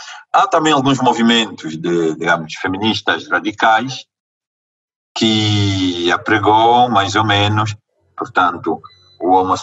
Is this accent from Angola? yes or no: yes; Angola; first language Umbundu; Portuguese is a second language; Sabe que o umbanda é uma palavra da minha língua materna, umbundo.